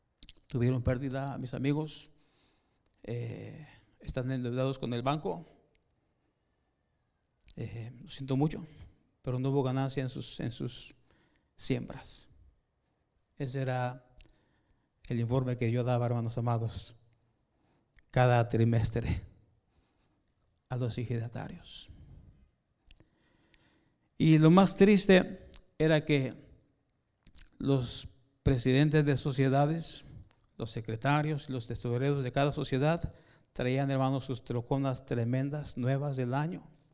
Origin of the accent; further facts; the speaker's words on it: Guadalajara, Jalisco, Mexico; born there; also born or lived in Mexicali; yo nací en México, en Guadalajara. En mi juventud, cuando tenía 18 años, yo estudié contabilidad en Mexicali